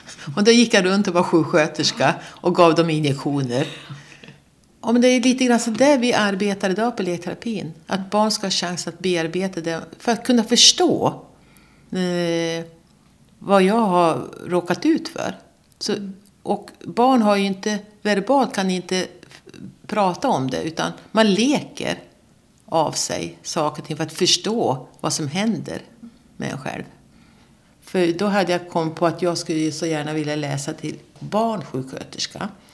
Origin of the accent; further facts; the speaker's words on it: Alfta, Gävleborg County, Sweden; also born or lived in Bollnäs; now in Sundsvall, Sweden; Jag är 62 år. Jag bor i Sundsvall på Ludvigsbergsvägen. Jag är född på Bollnäs BB i Hälsingland. Uppvuxen i Alfta, en liten by utanför.